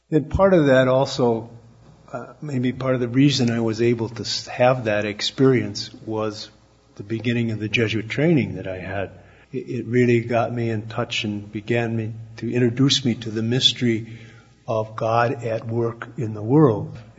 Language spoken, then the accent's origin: English; Superior, Wisconsin, United States; also born or lived in South Dakota; I grew up in Superior, and there's not the biggest cultural difference up there is between Norwegians and Swedes. When I got to South Dakota, it was a little different.